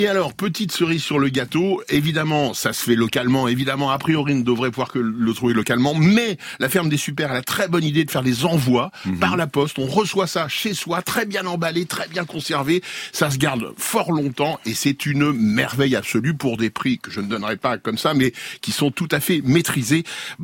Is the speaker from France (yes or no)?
yes; south of France, France; Moi je dis Supeyres parce que je suis du Midi